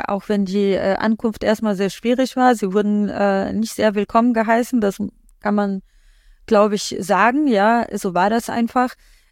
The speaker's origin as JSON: {"language": "German", "country": "Poland", "tie": "born there", "said": "Und ich komme ja gebürtig aus Polen"}